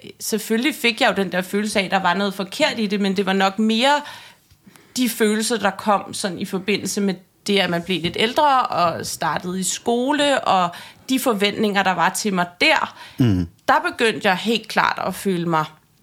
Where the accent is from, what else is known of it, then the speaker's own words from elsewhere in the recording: Hørsholm, Capital Region of Denmark, Denmark; jeg er vokset op i Hørsholm, også nord for København, og er vokset op i, hvad man vel kalder en kernefamilie, med en mor og en far og en lillebror.